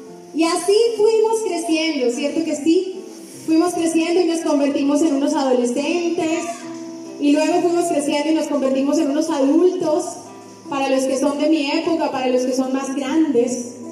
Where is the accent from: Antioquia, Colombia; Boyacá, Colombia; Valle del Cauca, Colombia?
Boyacá, Colombia; Es que yo soy boyacense